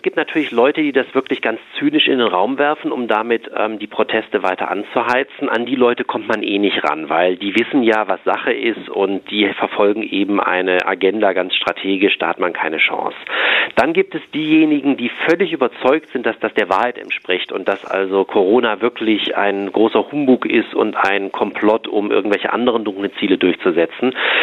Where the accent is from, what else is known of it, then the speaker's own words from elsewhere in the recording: Tübingen, Baden-Württemberg, Germany; das man aber zum Beispiel auch in meiner Heimatstadt in Tübingen hat.